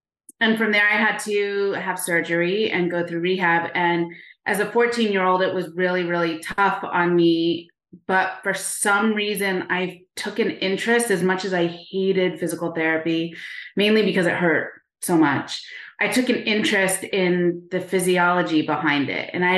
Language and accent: English; Nazareth, Pennsylvania, United States; So I'm from Nazareth, Pennsylvania, born and raised, went away to college, came back, been here ever since.